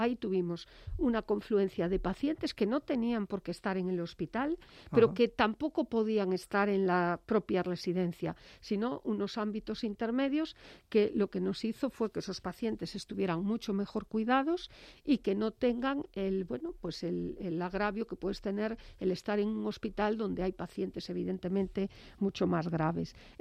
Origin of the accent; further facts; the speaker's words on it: Galicia, Spain; nos sentimos gallegos, pertenecemos, somos españoles